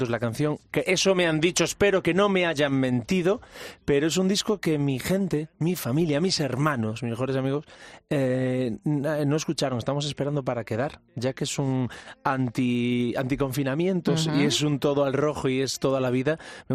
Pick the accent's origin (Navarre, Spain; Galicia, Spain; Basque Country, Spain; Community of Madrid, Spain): Galicia, Spain; voy más allá como intenso gallego que soy.